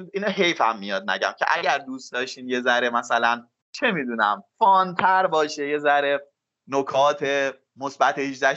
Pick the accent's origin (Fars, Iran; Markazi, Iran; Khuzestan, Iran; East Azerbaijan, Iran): Markazi, Iran; Mahallat; also born or lived in Tehran; من خودم هم توی محلات بزرگ شدم، البته متولد تهرانم ولی از اصالتا محلاتی هم تو محلات بزرگ شدم.